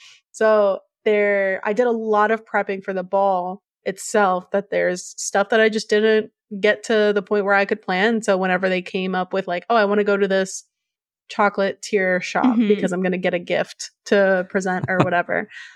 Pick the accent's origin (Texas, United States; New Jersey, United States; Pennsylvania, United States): Texas, United States; The Woodlands; Because I'll tell people I'm from the Woodlands, and unless you're like from here, you have no idea what that means or where that is. It's Houston.